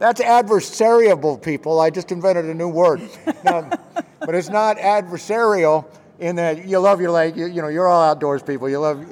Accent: Kansas, United States; I'm from Kansas, where a big reservoir is like, our biggest reservoir is like 11,000 acres, okay?

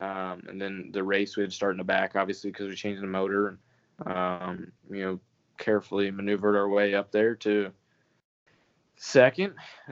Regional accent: New York, United States; I'm from New York. That's almost an insult.

